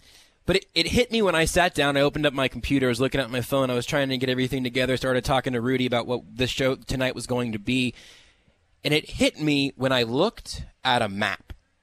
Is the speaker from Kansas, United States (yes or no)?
yes; Kansas City, Kansas, United States; also born or lived in Wichita; I was born in Wichita and moved up to the Kansas City area when I was like 10. Now actually living on the KC Mo side of things. Went to college in Olathe.